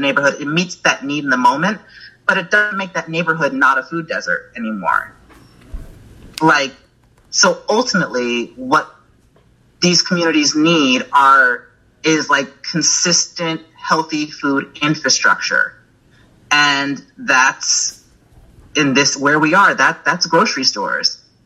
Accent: New York, United States; moved away as an adult; I'm from New York. I'm from upstate New York, born and raised. Came out here in 2012 to go to grad school.

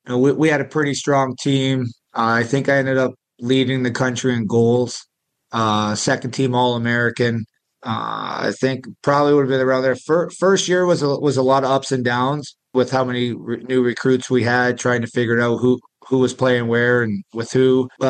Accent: Canada; growing up in Canada

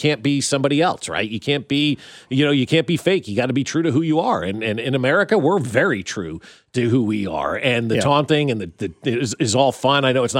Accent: United States; And I think as an American, you definitely get behind this and figure out what it means.

